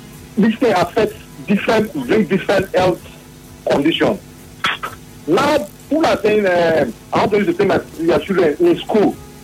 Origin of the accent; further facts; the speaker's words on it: Niger Delta, Nigeria; I'm from Niger Delta.